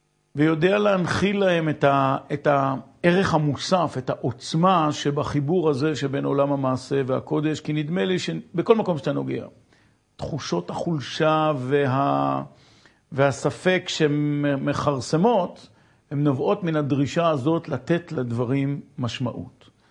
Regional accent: Ein Gev, Northern District, Israel; אני גדלתי בקיבוץ עין גב

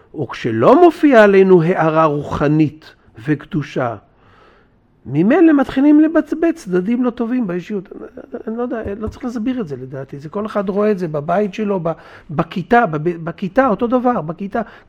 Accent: Hod HaSharon, Central District, Israel; אני גדלתי במקום שקוראים לו היום הוד השרון. מכיר? בזמני זה לא היה הוד השרון, כן?

